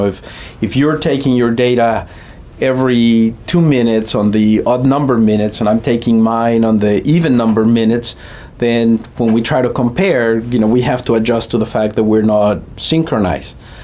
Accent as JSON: {"language": "English", "country": "Mexico", "said": "and I'm originally from Mexico."}